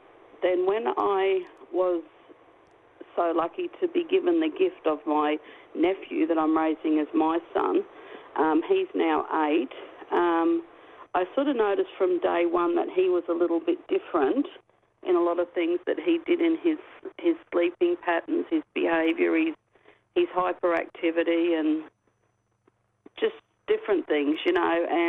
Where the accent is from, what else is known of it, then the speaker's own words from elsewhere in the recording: Southport, Queensland, Australia; was actually born in Southport and I'm still here.